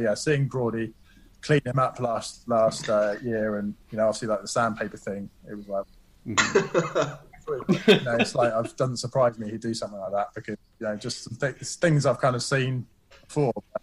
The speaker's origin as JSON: {"language": "English", "region": "South East England", "country": "United Kingdom", "tie": "born or raised there", "said": "there's a few guys I grew up in Hampshire"}